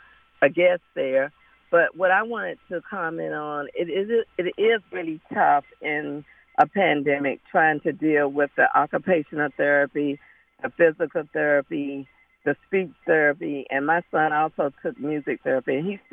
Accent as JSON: {"language": "English", "region": "South Carolina", "country": "United States", "said": "So what we did, we took him we went to South Carolina to family. We are from South Carolina originally."}